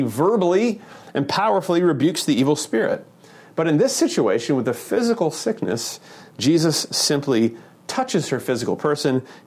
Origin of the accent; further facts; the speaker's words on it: United States; So as an American, I'm particularly uncomfortable with power being concentrated in an individual.